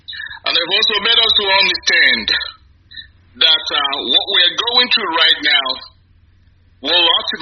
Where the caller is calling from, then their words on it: Tyler, Texas, United States; I'm from MPC and I'm calling from Tyler, Texas.